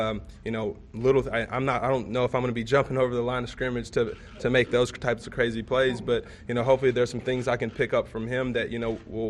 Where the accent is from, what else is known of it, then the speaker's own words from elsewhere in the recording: Cincinnati, Ohio, United States; growing up around the Cincinnati area, that was a team that you know about. And, you know, being a Bengal fan when I was a kid